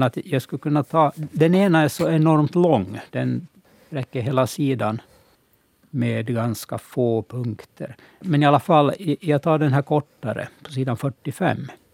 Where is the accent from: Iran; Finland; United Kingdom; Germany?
Finland; Turku, Southwest Finland; Ja, alltså som åbobo så har jag ju ingen dialekt, utan det är ju mera sån här standardsvenska.